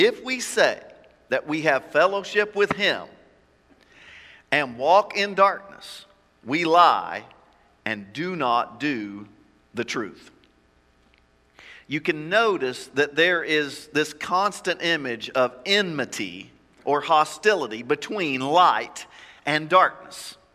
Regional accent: Kentucky, United States; I grew up in Appalachia in the mountains, so we sang songs, same songs a lot, so I bet you know this one. We used to sing this one in southeastern Kentucky.

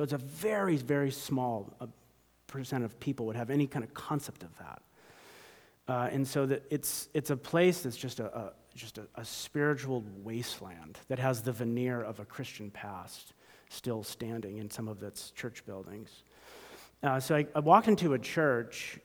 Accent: Massachusetts, United States; We were born and raised in Massachusetts. We spent our whole life in Massachusetts until I started doing some fundraising travel. I don't think I had left the state of Massachusetts for more than 20 days, which is pretty common for New Englanders.

